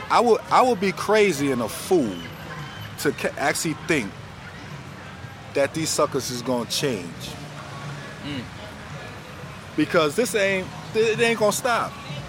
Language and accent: English; Buffalo, New York, United States; Yeah, I'm from Buffalo.